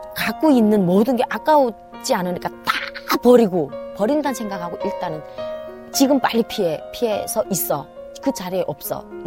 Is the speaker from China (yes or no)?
yes; China; 내가 조선족인데 너무 잘 살고 너무 잘 되니까 이상한 거는 모해를 했다